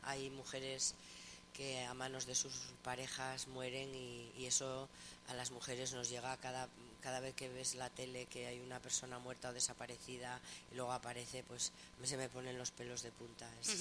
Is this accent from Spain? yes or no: yes; Navarre, Spain; Somos españoles, somos navarros y ya está, y no hay más.